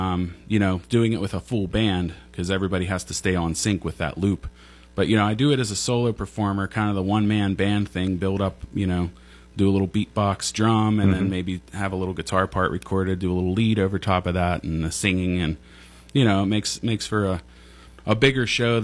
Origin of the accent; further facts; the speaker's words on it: Cranberry, Pennsylvania, United States; I'm from Cranberry.